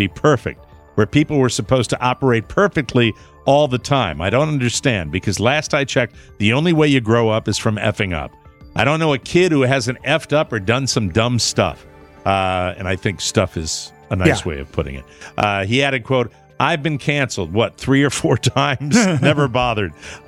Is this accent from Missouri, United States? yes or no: no; Connecticut, United States; Connecticut, my home state.